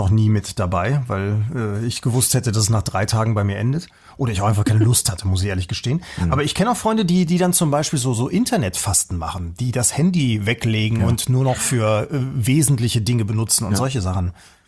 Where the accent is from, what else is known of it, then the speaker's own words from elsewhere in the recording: North Rhine-Westphalia, Germany; ich bin ja in der Nähe von Düsseldorf aufgewachsen.